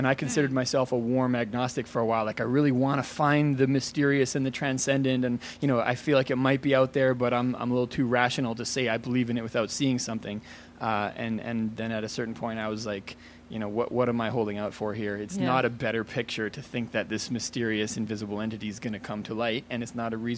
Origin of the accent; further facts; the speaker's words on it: Vancouver, British Columbia, Canada; I'm from Vancouver, British Columbia. It's very alternative culture, crystal therapy, that kind of stuff. That was the norm.